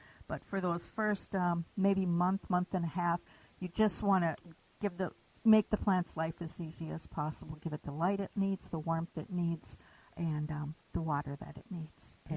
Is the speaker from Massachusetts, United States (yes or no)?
no; Virginia, United States; Up in Virginia.